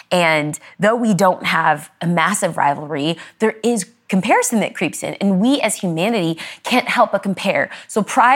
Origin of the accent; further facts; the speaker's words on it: Los Angeles, California, United States; I grew up poor, and so I'm first generation American. I grew up in Los Angeles.